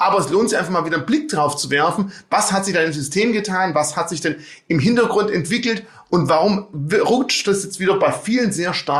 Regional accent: Baden-Württemberg, Germany; als Schwabe

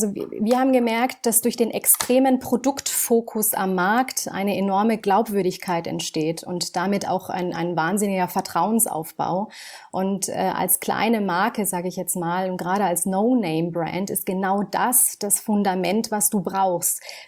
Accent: Tunisia; now in Munich, Germany; Tunesien ist meine Heimat und mein aktueller Wohnort ist München.

